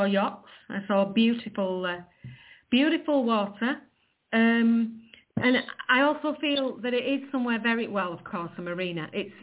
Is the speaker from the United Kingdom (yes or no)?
yes; England, United Kingdom; Nicole, I'm English. My English fine.